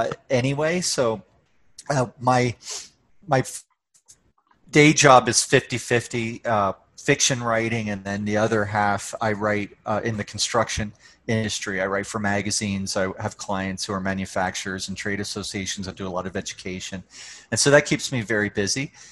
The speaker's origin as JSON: {"language": "English", "region": "New Jersey", "country": "United States", "tie": "born or raised there", "also_born_or_lived": "New York City", "moved": "as an adult", "lives_now": "Calgary, Canada", "said": "Well, I live in Calgary, which is in Alberta, right above Montana. So I grew up in New Jersey, lived in New York City for a number of years, and then moved here in 2003."}